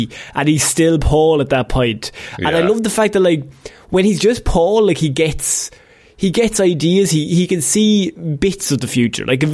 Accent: Ireland; we're from Catholic Ireland, so I mean, we're allowed to say this

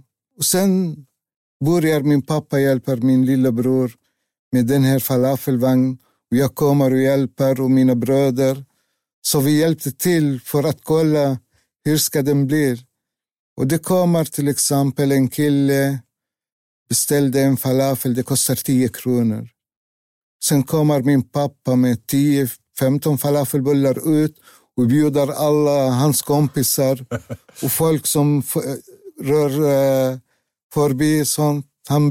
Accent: Lebanon; Eftersom jag har gått i skolan hemma i Libanon bara 5-6 år.

